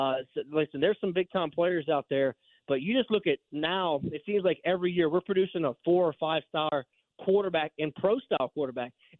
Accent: Ponchatoula, Louisiana, United States; is right up here in my hometown in Ponchatoula

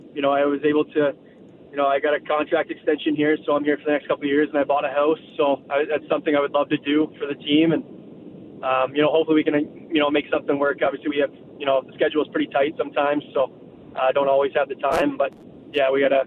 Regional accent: Stratford, Ontario, Canada; I did play lacrosse a little bit growing up in Stratford, and a little bit of soccer as well.

